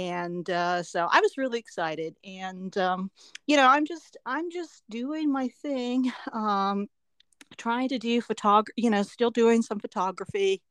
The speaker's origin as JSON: {"language": "English", "town": "Upper Arlington", "region": "Ohio", "country": "United States", "tie": "born or raised there", "said": "Well, you know, that was like that when I was growing up in Upper Arlington, Ohio, you know, in Columbus."}